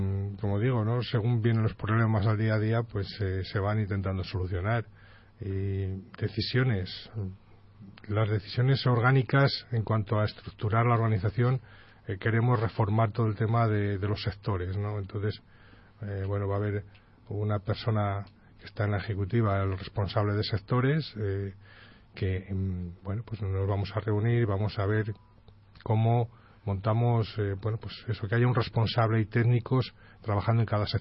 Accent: San Miguel de la Ribera, Castile and León, Spain; de tener que venir desde mi pueblo, desde San Miguel de la Ribera hasta Valladolid

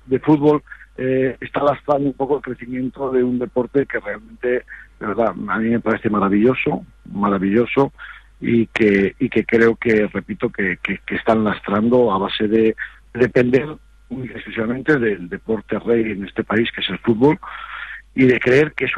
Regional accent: Cistierna, Castile and León, Spain; Yo soy de Cisterna, allí había mucha tradición

